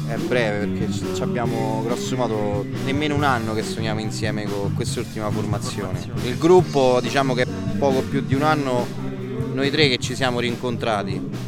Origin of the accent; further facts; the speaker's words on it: Civita Castellana, Lazio, Italy; Allora, io sono di Città Castellana